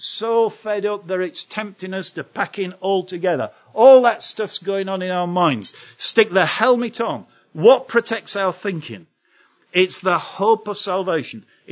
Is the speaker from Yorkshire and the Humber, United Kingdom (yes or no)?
yes; Yorkshire and the Humber, United Kingdom; I can speak like this because I'm a Yorkshireman